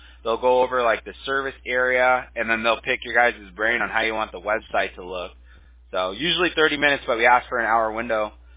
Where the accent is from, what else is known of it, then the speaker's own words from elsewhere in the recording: California, United States; But I grew up in California, so we used to go deep sea fishing.